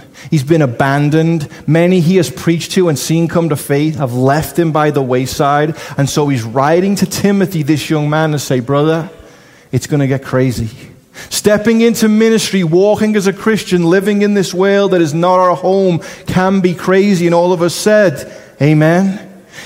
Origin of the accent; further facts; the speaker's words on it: England, United Kingdom; I'm the one speaking English. I'm from England. I don't have an accent.